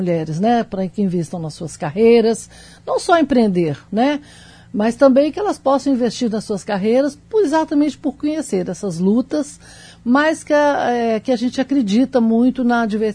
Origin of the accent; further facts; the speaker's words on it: Minas Gerais, Brazil; moved away as an adult; now in Brasília, Brazil; sou mineira, formei na UFMG, mas fui para Brasília em 1979.